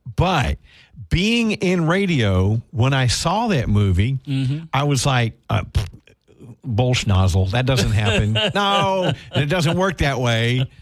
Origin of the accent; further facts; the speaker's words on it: Bossier City, Louisiana, United States; And when I was growing up in Bossier, back in the back in the 70s